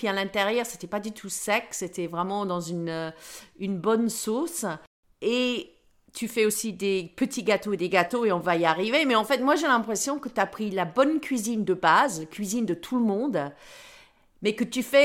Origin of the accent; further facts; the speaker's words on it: South West England, United Kingdom; now in Paris, France; je suis de Cornouailles.